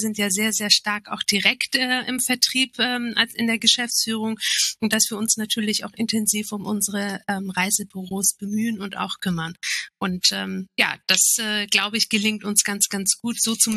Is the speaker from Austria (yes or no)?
no; Turkey; als Türkin